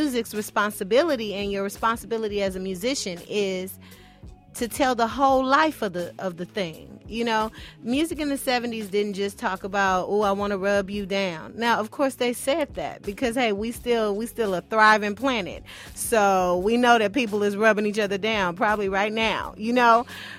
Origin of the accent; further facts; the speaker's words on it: Los Angeles, California, United States; And then I'm from the hood. Like, I'm from South Central.